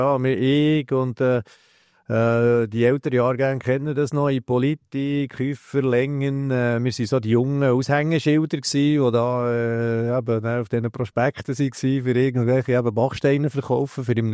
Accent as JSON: {"language": "German", "town": "Belp", "region": "Bern", "country": "Switzerland", "tie": "born or raised there", "said": "als Kind, ich bin in Belp aufgewachsen"}